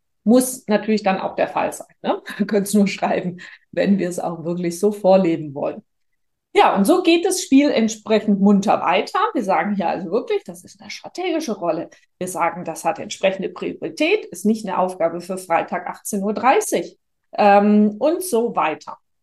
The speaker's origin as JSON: {"language": "German", "town": "Stuttgart", "region": "Baden-Württemberg", "country": "Germany", "accent": "Swabian", "moved": "yes", "lives_now": "Düsseldorf, Germany", "said": "ich komme aus Stuttgart, lebe seit 14 Jahren in Düsseldorf und bemühe mich stets im Hochdeutsch"}